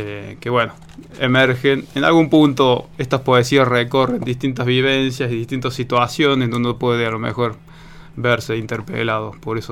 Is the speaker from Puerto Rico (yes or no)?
no; Córdoba, Argentina; born there; moved away as an adult; now in Bariloche, Argentina; nací en Córdoba. Y bueno, luego de estudiar me vine allá por el 2004 a vivir a Bariloche y bueno, y acá me quedé.